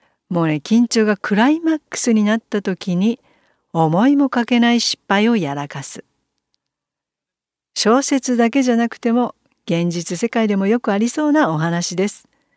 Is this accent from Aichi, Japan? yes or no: yes; Nagoya, Aichi, Japan; 子供の頃は名古屋に住んでいましたが、そんなにまだ飲食店も今ほどはなかったから